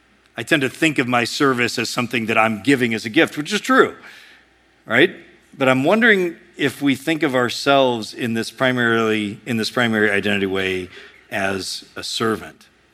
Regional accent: United States; But as an American, I tasted a little bit of what it would mean to be a servant to someone good.

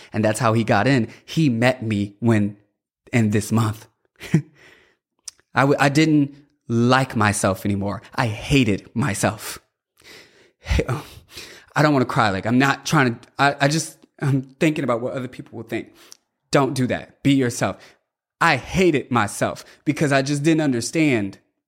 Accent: Virginia, United States; I was raised in Southern Virginia, Portsmouth, Virginia Beach, Chesapeake.

